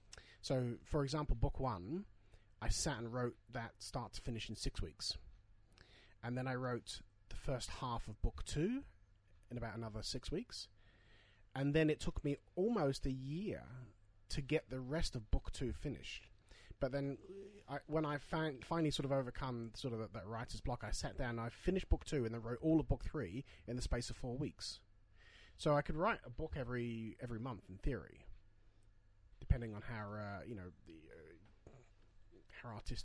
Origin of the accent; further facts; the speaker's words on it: Lyndhurst, United States; Well, I'm not from Limbrook. I'm actually from Lyndhurst across the track.